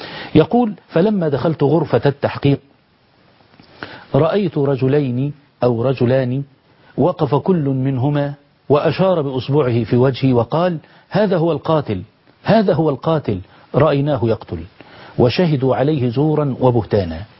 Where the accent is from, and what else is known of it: Egypt